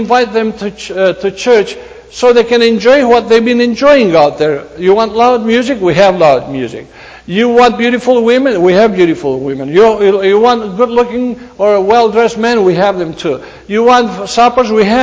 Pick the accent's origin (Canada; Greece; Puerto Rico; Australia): Greece; I come from Greece, without insulting the government